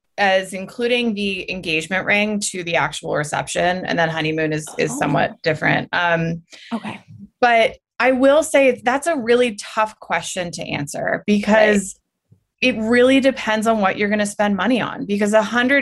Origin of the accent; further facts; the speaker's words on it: St. Michaels, Maryland, United States; also born or lived in Easton; I grew up in St. Michael's and Easton.